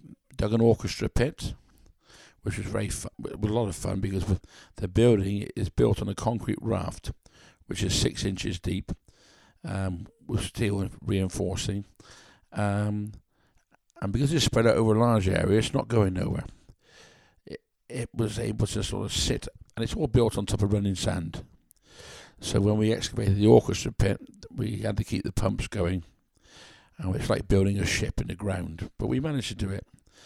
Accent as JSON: {"language": "English", "town": "Gloucester", "region": "South West England", "country": "United Kingdom", "tie": "born or raised there", "said": "I was brought up in Park End Road until the age of about six. I went away to a boarding school because my eyes were not so clever. And when I came home after my 16th birthday, I worked locally. Had a few years working in Gloucester"}